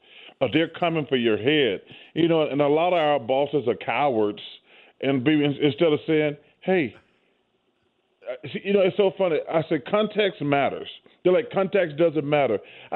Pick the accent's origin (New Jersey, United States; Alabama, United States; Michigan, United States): Alabama, United States